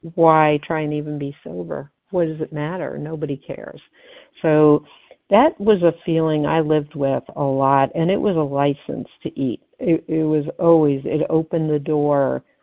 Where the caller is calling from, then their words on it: Atlanta, Georgia, United States; Oh, sorry. Yeah, Atlanta, Georgia.